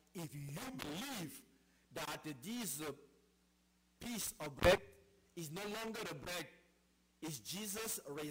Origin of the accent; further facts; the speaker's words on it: Cameroon; now in United States; I'm from Africa, Cameroon. Do you think I'm from the south of Chicago? No. I'm from Africa.